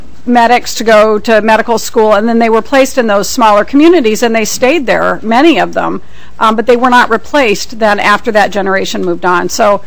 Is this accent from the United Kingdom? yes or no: no; Nebraska, United States; I grew up in Nebraska. And in rural Nebraska, there were a lot of towns.